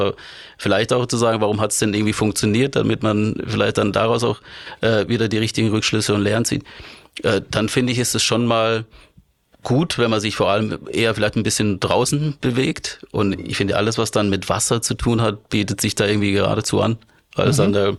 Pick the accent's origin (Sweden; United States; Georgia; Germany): Germany; Neuenburg am Rhein, Baden-Württemberg; ich komme tatsächlich aus dem Ort, in Neuenburg am Rhein, da bist du fußläufig in 5 Minuten einfach am Rhein.